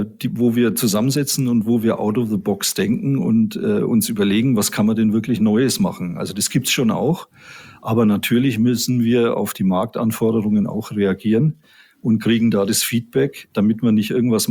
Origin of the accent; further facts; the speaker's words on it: Erlangen, Bavaria, Germany; Ich bin gebürtiger Mittelfranke. Ich komme aus Erlangen.